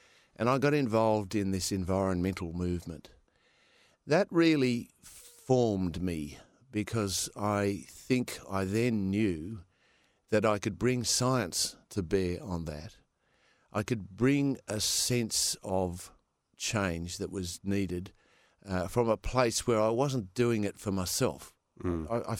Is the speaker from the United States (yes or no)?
no; Perth, Western Australia, Australia; born there; I was born in Perth. I was the start of the baby boom. 3 days after the Hiroshima bomb was dropped, I was born.